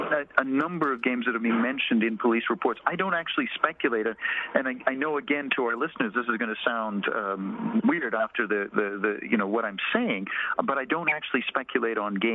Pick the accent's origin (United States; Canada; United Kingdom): Canada; as you may tell from my accent, I'm a Canadian